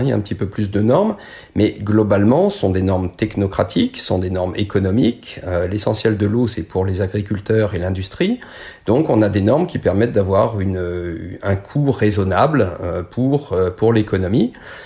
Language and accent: French; Normandy, France; j'ai grandi en Normandie, dans une belle propriété familiale